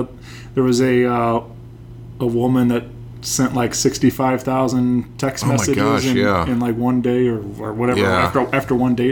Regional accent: Wentzville, Missouri, United States; So in my town, I grew up in Wentzville, and there was always the gas station.

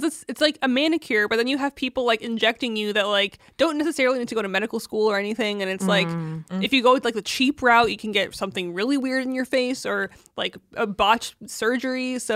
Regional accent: California, United States; there was a certain community that I grew up around in SoCal that was like very obsessed with plastic surgery.

